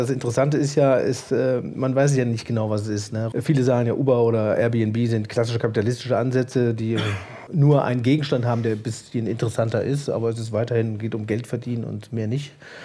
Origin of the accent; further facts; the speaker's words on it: North Rhine-Westphalia, Germany; now in Berlin, Germany; ich bin ja auch nicht in Berlin geboren, sondern ich komme aus dem Land. Und im Land, ich komme aus dem schönen Siegerland